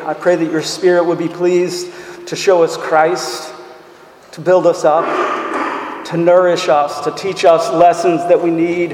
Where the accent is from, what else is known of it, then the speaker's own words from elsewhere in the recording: Mississippi, United States; I grew up in Mississippi. That's where I was born. I've known about the Delta my whole life.